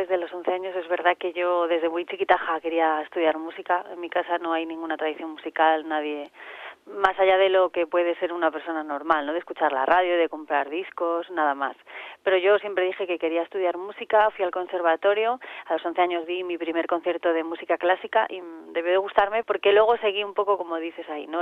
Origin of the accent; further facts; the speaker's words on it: Torrelavega, Cantabria, Spain; aparecía un concurso de jóvenes talentos en mi pueblo, en Torrelavega